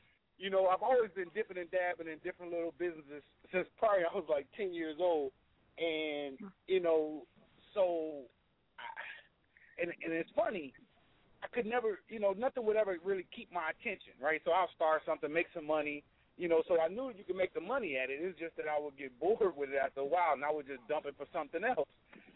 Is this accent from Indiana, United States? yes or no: yes; Gary, Indiana, United States; and I come from Gary, Indiana, just for the record. So I'm used to seeing, you know, black everything, right? You know, it's a 90% black city